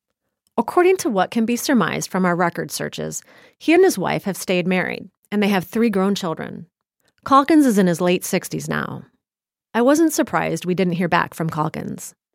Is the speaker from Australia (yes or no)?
no; Ottawa, Illinois, United States; I'm from Ottawa.